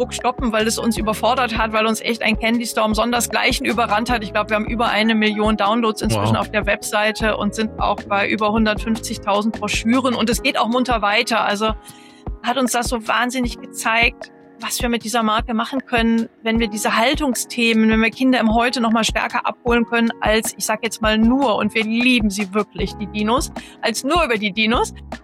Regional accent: North Sea coast, Germany; Ja, ich bin ja selber ein Kind des Nordens an der Nordsee groß geworden.

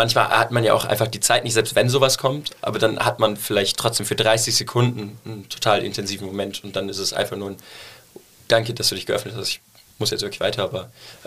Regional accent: Cologne, North Rhine-Westphalia, Germany; Ich bin in Deutz aufgewachsen.

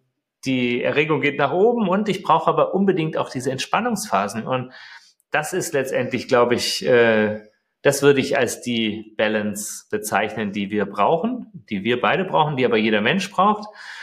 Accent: Fuerteventura, Canary Islands, Spain; now in Berlin, Germany; dadurch, dass wir 3 unterschiedliche Lebensmittelpunkte haben, einmal hier Berlin, einmal Köln mit Greater und dann aber auch Fuerteventura, meine alte Heimat. Und da leben wir auch also 5 Monate im Jahr.

